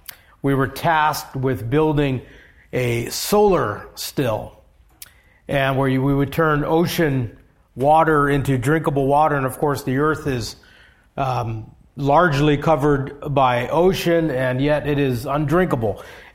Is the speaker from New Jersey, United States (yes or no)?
no; Hawaii, United States; And, you know, growing up in Hawaii, where you had bright sunshine and 80 degree temperatures, it seemed like, it felt like a very practical thing to know.